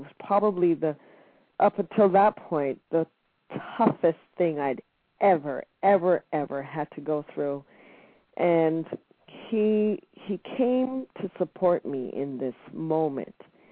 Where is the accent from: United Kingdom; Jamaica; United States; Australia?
Jamaica; moved away; Yes. And no, I do not have an accent. I lost my accent probably within the first year of being here because I was fairly young.